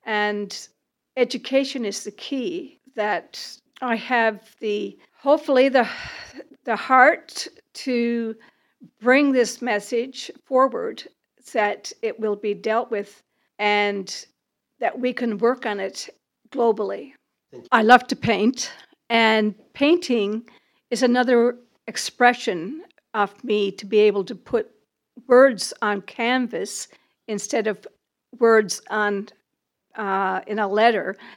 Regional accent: Newfoundland and Labrador, Canada; now in Nova Scotia, Canada; Originally, I am from Newfoundland, and I have been living in Nova Scotia now for many years

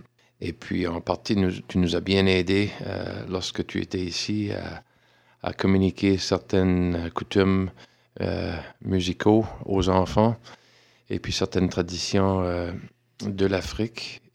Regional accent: Canada; now in Lower Sackville, Canada; puis je suis directeur à l'école du Grand Portage à Lower Sackville. Je suis originaire de la région de Chatican, donc une région qui me tient à cœur. C'est là que j'ai grandi

